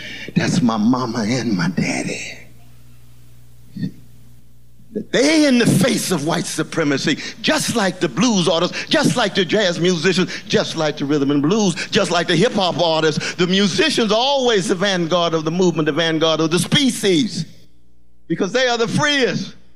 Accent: Glen Elder, California, United States; My brothers and sisters I grew up with in Glen Elder. I'll never forget them.

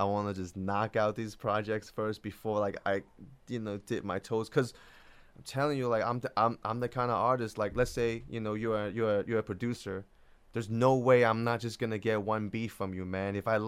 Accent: Hong Kong; English is a second language; now in United States; Well, like, I'm from Hong Kong originally.

